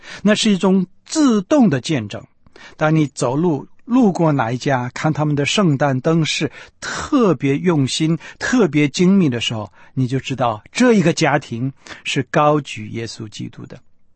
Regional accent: Shandong, China; 我们北方人一定包水饺，我们山东人呢一定包饺子

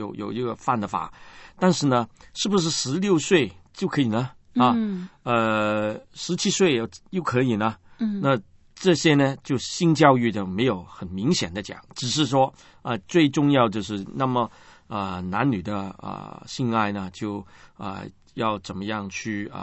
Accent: Hong Kong; 其实呢，我们香港人呢，我们是都应该负责任的

